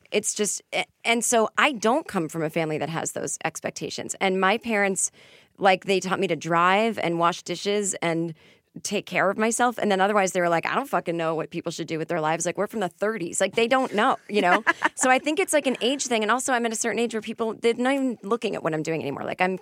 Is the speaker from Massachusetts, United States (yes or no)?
yes; Massachusetts, United States; now in Hollywood, United States; Massachusetts.